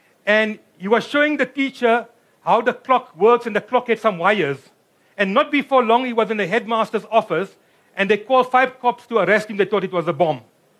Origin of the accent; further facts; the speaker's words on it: South Africa; we have to celebrate the fact that we are South African.